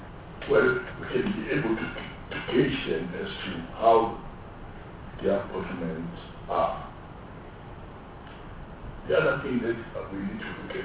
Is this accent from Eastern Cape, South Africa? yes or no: no; KwaZulu-Natal, South Africa; I'm saying this because I'm coming from KwaZulu-Natal.